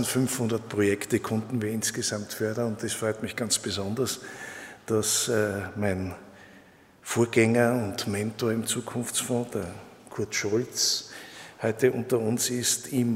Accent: Graz, Styria, Austria; meiner Heimatstadt Graz, der ich in vielfacher Weise verbunden bin

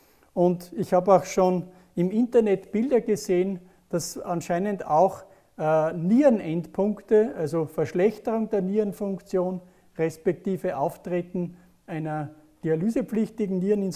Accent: Upper Austria, Austria; aus meinem Heimatland Oberösterreich

